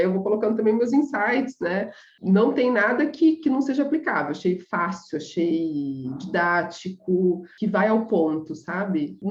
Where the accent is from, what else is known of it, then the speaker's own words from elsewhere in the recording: São José do Rio Preto, São Paulo, Brazil; eu sou aqui de São José do Rio Preto, interior de São Paulo.